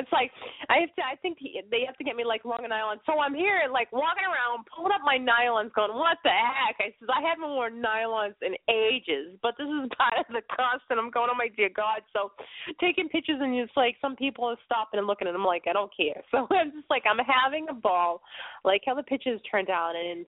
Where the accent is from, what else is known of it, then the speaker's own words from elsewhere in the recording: Boston, Massachusetts, United States; now in Maine, United States; I'm up here in Maine, and the thing is, you know, I come from Boston, so it's like everybody's like looking at me.